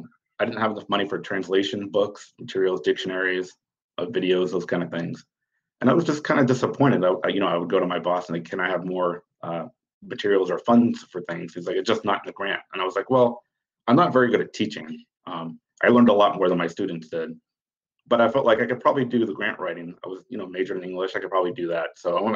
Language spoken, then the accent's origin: English; Louisville, Kentucky, United States; also born or lived in Lake Charles; So yeah, I was born in Lake Charles, Louisiana. I was raised there for a few years and then ended up in Louisville, Kentucky area, southern Indiana.